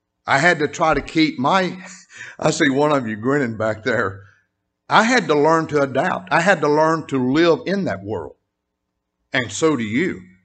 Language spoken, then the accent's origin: English; the South, United States; I grew up in the South. I never had a plate of catfish yet because I grew up in this church.